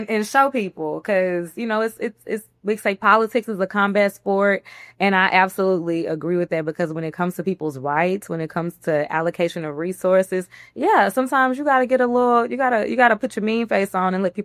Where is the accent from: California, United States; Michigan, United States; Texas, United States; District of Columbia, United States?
Texas, United States; Houston; I'm from Houston. I'm from the South.